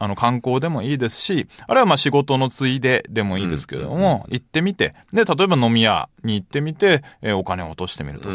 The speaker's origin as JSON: {"language": "Japanese", "town": "Iwaki", "region": "Fukushima", "country": "Japan", "said": "これ私よく被災地出身だからですかとか、いわき市出身で"}